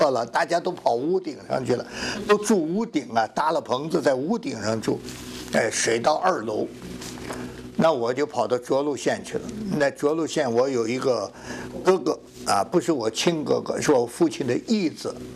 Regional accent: China; 所以我们中国人把皇帝当作什么呢？祖先

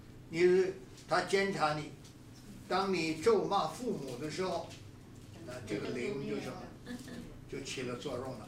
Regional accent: China; 因为他，我们中国人讲叫黑了良心，他心里边那个灯就灭了

